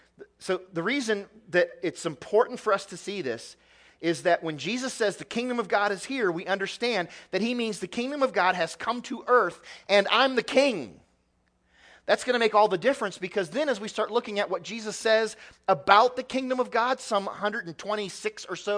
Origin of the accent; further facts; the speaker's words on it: Midwest, United States; I grew up in the Midwest, not too far from the Ohio River.